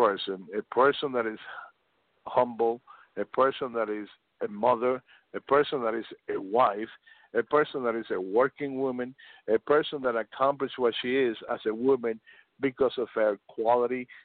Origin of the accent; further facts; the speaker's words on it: Spain; English is a second language; also born or lived in Cuba; now in United States; I'm born in Cuba with Fidel Castro. I grew up in Spain with Franco. And then I come to Hudson County